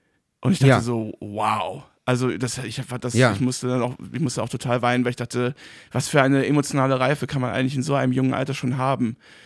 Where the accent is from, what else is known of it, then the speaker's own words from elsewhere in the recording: Remagen, Rhineland-Palatinate, Germany; ich komme ja aus Remagen und das ist dann so ein Neubaugebiet da und so.